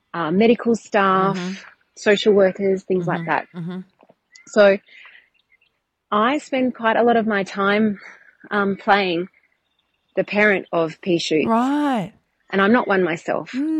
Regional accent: Perth, Western Australia, Australia; I'm a Chatterpie from Perth, and I just wanted to let you know how your podcast is having a ripple effect out in the community

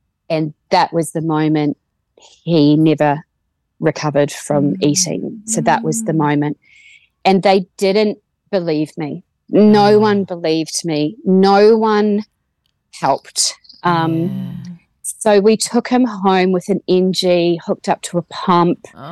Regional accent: Australia; also born or lived in New Zealand; But other than that, I'm fully Australian. So we moved back. So we've got citizens, the kids got citizenship, and we moved back here

